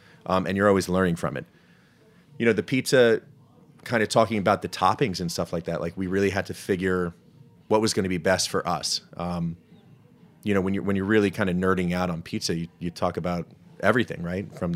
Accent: New Jersey, United States; every single pizza was named after a pizza joint I ate at growing up in Jersey. So I'm a Jersey guy.

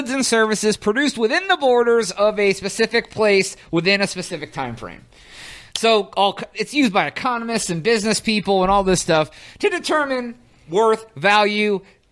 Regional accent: United States; I'm American.

